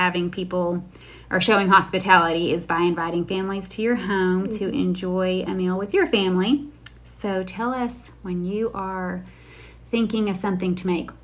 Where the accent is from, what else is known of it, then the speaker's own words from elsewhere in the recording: the South, United States; For me, I grew up in the South, so this feels like home.